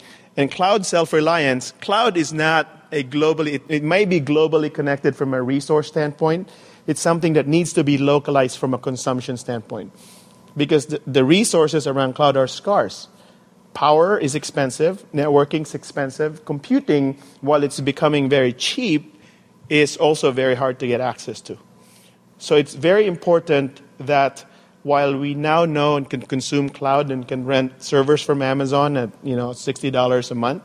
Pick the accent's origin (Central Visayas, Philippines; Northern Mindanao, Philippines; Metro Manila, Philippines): Northern Mindanao, Philippines; Cagayan de Oro; I grew up in Cagayan de Oro, in the Philippines.